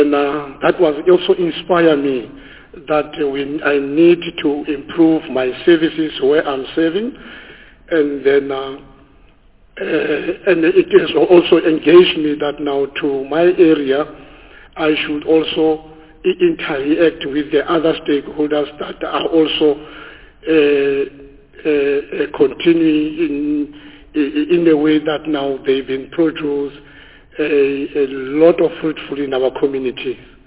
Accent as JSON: {"language": "English", "region": "Free State", "country": "South Africa", "said": "I'm from Free State, and I'm born in Free State."}